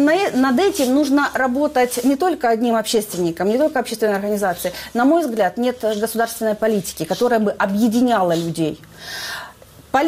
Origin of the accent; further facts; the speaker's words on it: Donbas, Ukraine; moved away; Но мы же не с Западной Украины приехали, мы же с Донбасса переехали.